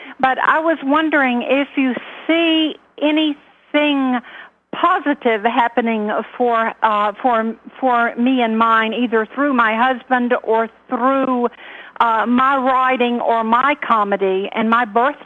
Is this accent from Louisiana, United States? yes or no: no; Alabama, United States; also born or lived in Georgia; I've lived in Georgia, Sandy, and I'm from Alabama.